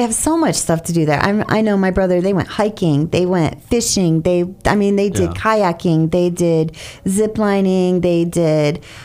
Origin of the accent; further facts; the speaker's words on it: Ohio, United States; Yeah, I'm from Ohio.